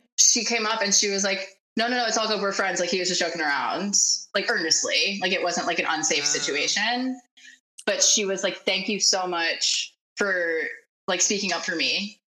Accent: New York, United States; now in Los Angeles, United States; Growing up in New York, in the hardcore scene, in, you know, seeing people put together house shows and all that, it's not something I can speak to in LA.

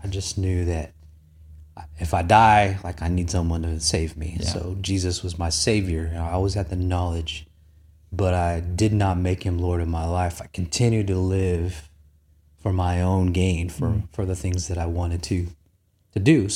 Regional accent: California, United States; So I'm from California. That's where I spent the majority of my childhood.

